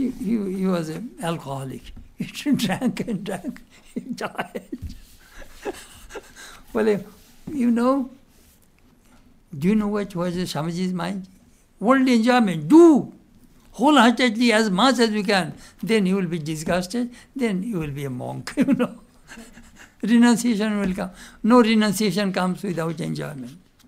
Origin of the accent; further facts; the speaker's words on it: Khulna Division, Bangladesh; English is a second language; His district and my district is side by side. He's from Puritpur district, I'm from Khulna district. Side by side.